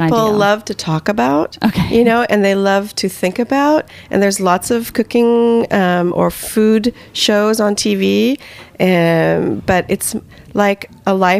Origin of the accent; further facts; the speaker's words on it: Palo Alto, California, United States; born there; Atherton, actually, but yeah. I was born in Palo Alto.